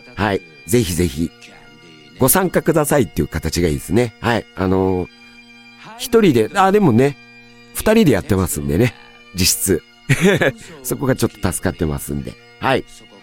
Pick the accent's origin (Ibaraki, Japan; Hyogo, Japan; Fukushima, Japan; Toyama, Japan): Ibaraki, Japan; Toride; で、俺茨城の取手ってとこ出身で、実家からね、車で30分も来ないとこに、偶然、